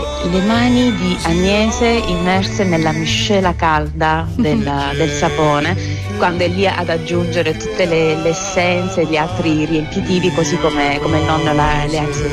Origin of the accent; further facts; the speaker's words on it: Apulia, Italy; anche qui torniamo alla mia terra, no? Perché la Puglia è una grande produttrice di rosati